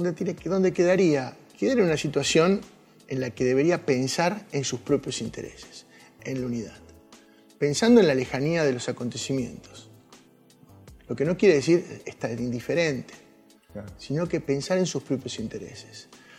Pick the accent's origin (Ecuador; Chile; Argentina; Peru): Argentina; nosotros, como argentinos, nos deja en una muy, pero muy mala posición.